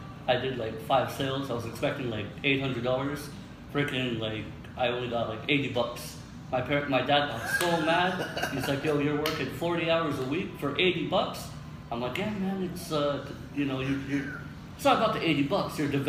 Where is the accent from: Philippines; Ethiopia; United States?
Philippines; You know, I'm like sometimes I'll joke, like, I'm a kid from the Philippines, you know?